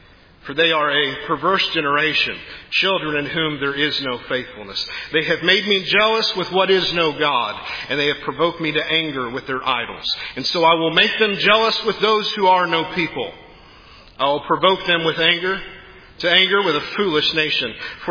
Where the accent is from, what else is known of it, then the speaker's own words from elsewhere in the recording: the Ozarks, United States; I was mortified a few years ago to visit my hometown back in the Ozarks, driving by the First Baptist Church there where I attended as a child.